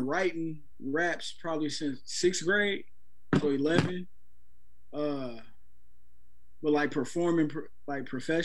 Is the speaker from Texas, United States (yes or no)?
no; Portland, Oregon, United States; Yeah, born and raised.